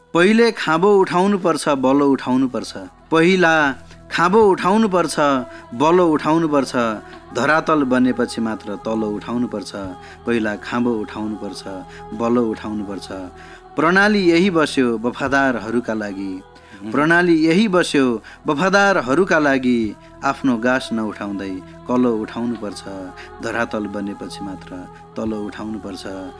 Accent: Lumbini Province, Nepal; now in Birendranagar, Nepal; म लुम्बिनी प्रदेशको बासिन्दा हुँ र विगत 22-25 वर्षदेखि कर्णाली प्रदेश वीरेन्द्रनगर सुर्खेतमा बसिरहेको छु। एउटा के हुन जरुरी छ भने म थारू भाषा जान्दैन, मेरो समुदायमा एक घर पनि थारूको बस्ती छैन, त्यसैले म थारू भाषा जान्दैन।

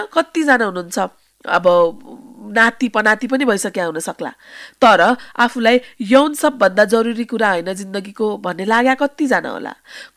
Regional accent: Kathmandu, Bagmati, Nepal; म एउटा काठमाडौँको मुटुमा जन्मेर हुर्केको, एउटा हिन्दूबाट बौद्ध धर्ममा परिणत भएको परिवारमा हुर्केको, एउटा मेडिकल डक्टर भइसकेको व्यक्ति

